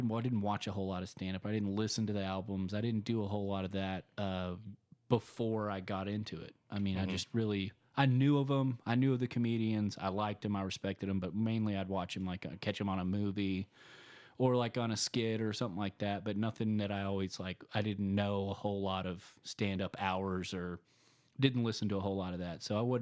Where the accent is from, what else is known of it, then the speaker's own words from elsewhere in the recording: Texas, United States; I was from Texas, which was interesting.